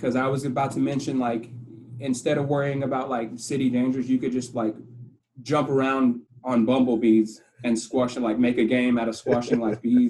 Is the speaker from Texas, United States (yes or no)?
yes; Houston, Texas, United States; also born or lived in Lake Jackson; I grew up mostly in Houston, but I did a lot of back and forth between like the country. So like Lake Jackson.